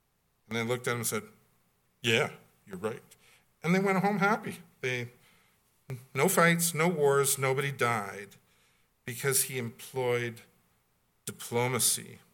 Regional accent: Western Canada, Canada; Because I'm from the West, and we weren't big Trudeau fans. In fact, I lived in Salmon Arm, BC

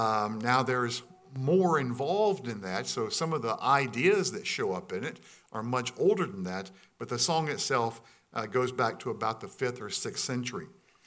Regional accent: United States; moved away as an adult; now in Canada; If I was in my home country, if I was in the United States

